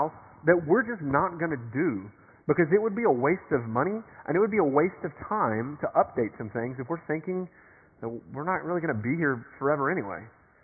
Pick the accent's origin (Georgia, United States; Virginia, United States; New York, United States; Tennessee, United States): Tennessee, United States; Nashville; And for the longest time, I mean, here in East Tennessee, I'm from Nashville.